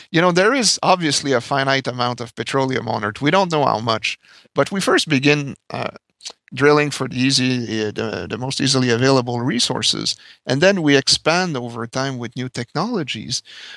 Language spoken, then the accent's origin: English; Canada; accent: French-Canadian; if your listeners have not picked up on my accent, I'm French-Canadian.